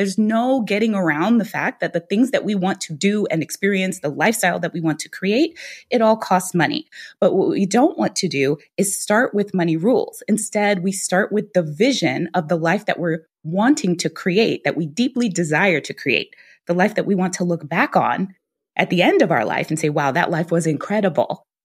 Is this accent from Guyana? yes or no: yes; Guyana; now in United States; my parents, when they talked to me there, we were immigrants. We came from Guyana.